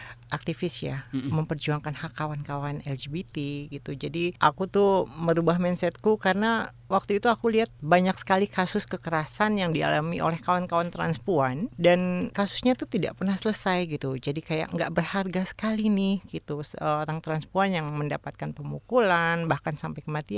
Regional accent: Jakarta, Indonesia; orang Buton. … Jadi ibuku orang Betawi. Dan ya aku lahir di Jakarta sampai besar ya, memang aku terbentuk di Jakarta.

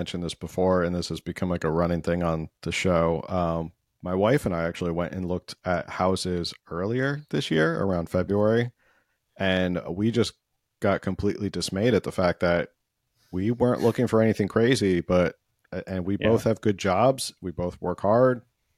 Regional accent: East Coast, United States; now in California, United States; I mean, I grew up on the East Coast, and my vision of California

